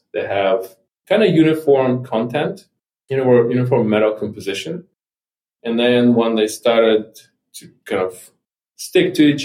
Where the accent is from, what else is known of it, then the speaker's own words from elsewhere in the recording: Ukraine; I'm a geologist from Ukraine.